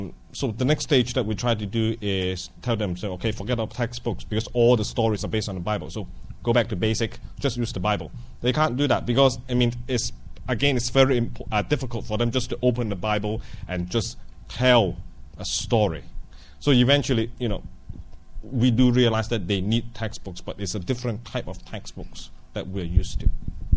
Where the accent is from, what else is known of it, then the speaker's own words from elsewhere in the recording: Edinburgh, Scotland, United Kingdom; I come from Edinburgh.